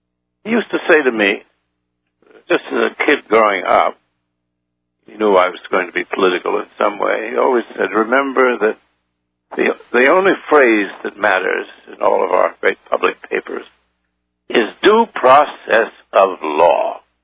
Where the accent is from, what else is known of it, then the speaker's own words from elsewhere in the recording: Washington, District of Columbia, United States; I was brought up in Washington, D.C., my grandfather, in my grandfather's house.